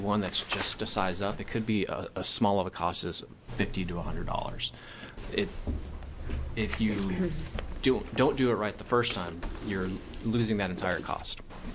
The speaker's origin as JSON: {"language": "English", "town": "Oregon City", "region": "Oregon", "country": "United States", "said": "from Oregon City"}